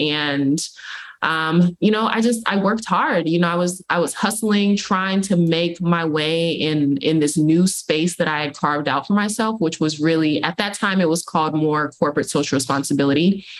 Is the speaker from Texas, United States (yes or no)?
yes; Dallas, Texas, United States; I was born and raised in the Methodist Church here in Dallas. I'm actually originally from Dallas and I'm back in Dallas now.